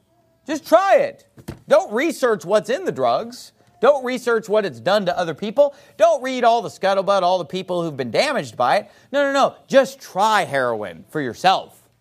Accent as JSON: {"language": "English", "region": "California", "country": "United States", "tie": "born or raised there", "said": "Now, I don't know about you, but I grew up in California, and I remember seeing the TV commercials for this as a kid."}